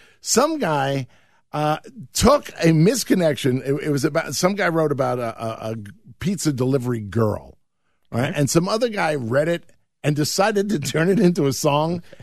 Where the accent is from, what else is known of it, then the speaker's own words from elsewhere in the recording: New York, United States; Look, I'm originally from New York, so I didn't really learn how to speak correctly.